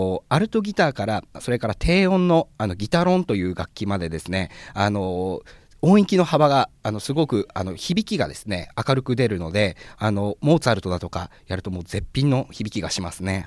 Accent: Miyagi, Japan; 私生まれ育ちがもともと宮城県でございまして、

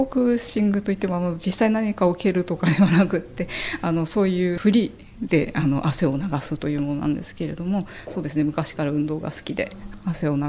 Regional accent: Fujisawa, Kanagawa, Japan; also born or lived in Tokyo; 自分のふるさとである藤沢のために今まで得てきた経験を生かして役に立ちたいなと思いまして応募いたしました。

